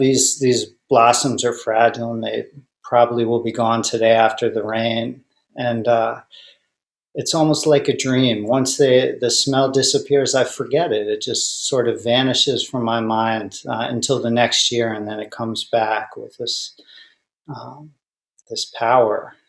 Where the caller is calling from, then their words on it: Hyannis, Massachusetts, United States; I am calling in from Cape Cod, Massachusetts, from the Hyannis Zendo